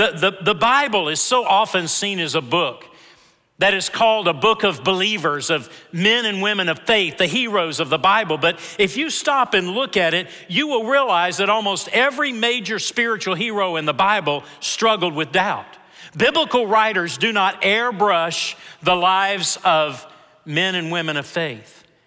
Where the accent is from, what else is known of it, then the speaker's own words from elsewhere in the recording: Memphis, Tennessee, United States; before coming to Memphis, Tennessee, my hometown, and being pastor there.